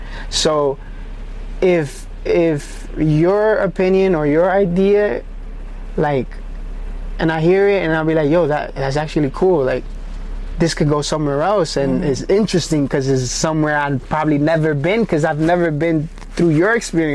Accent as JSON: {"language": "English", "town": "Bronx", "region": "New York", "country": "United States", "said": "Like, I'm from the Bronx"}